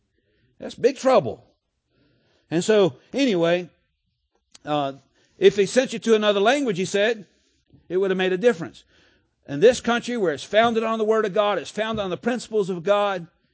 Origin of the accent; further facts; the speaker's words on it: Florida, United States; growing up in South Florida, there was a lot of Spanish and Haitian, you know, speak French, and Jamaicans.